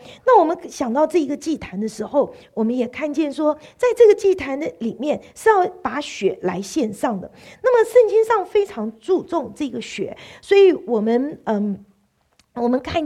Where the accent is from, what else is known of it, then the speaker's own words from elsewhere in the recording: Taiwan; 我们在台湾人在台湾又有另外一样东西很喜欢吃的，叫做猪血糕。